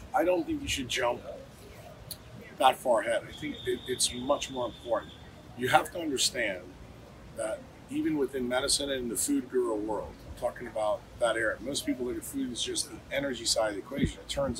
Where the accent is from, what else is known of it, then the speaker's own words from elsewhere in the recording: New York City, New York, United States; Like where I grew up in New York City on 3rd Avenue and 79th Street